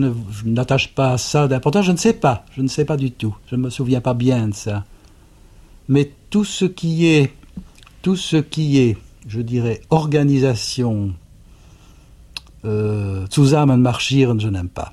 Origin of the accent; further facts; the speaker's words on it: Brussels, Belgium; born there; je suis né à Bruxelles, c'est un hasard, mais enfin, et ma grand-mère était vraiment bruxelloise et ne parlait que le marolien. C'est-à-dire un mélange curieux entre le flamand et le français. Je ne l'ai jamais parlé